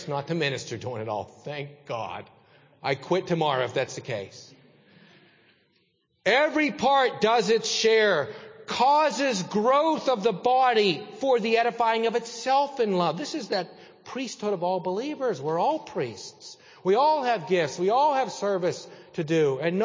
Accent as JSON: {"language": "English", "region": "Salzburg", "country": "Austria", "tie": "born or raised there", "second_language": "English", "said": "I don't know about you, but growing up in Salzburg, man, if we borrowed something, I hated it."}